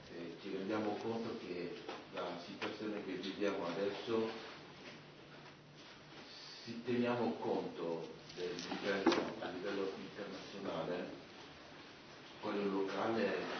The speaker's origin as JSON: {"language": "Italian", "country": "Mali", "second_language": "Italian", "said": "Io vengo dal Mali, che è un paese che è stato devastato dalla finanza e dalla"}